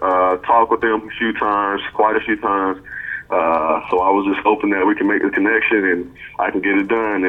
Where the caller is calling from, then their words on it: Fort Myers, Florida, United States; Fort Myers, Florida. I'm in my house.